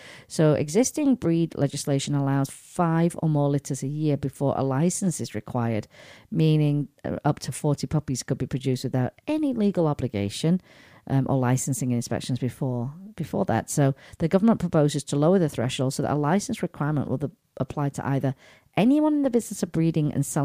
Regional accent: Sheffield, Yorkshire and the Humber, United Kingdom; It first started in my hometown of Sheffield.

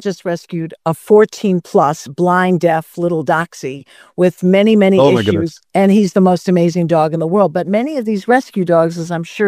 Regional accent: Detroit, Michigan, United States; And I'm from Motown, by the way.

